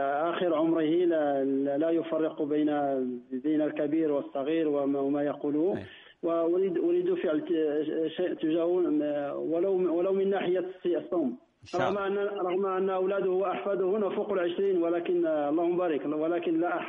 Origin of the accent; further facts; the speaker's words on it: Morocco; عندنا في المغرب المرأة التي عليها عدة تلبس اللباس الأبيض